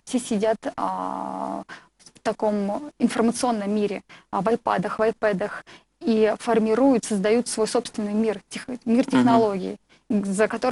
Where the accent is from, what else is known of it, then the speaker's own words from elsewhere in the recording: Krasnoturinsk, Sverdlovsk Oblast, Russia; у себя на Урале, в городе Краснотуринске. В общем, откуда я родом.